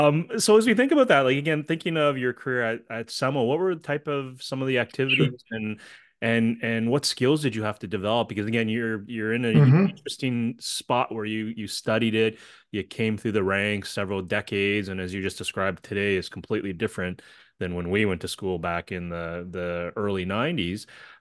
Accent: Canada; again, being in a Canadian here, don't know that apparatus that well

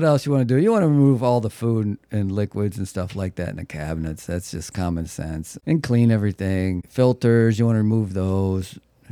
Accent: Midwest, United States; I'm from the Midwest, but I've never winterized an RV.

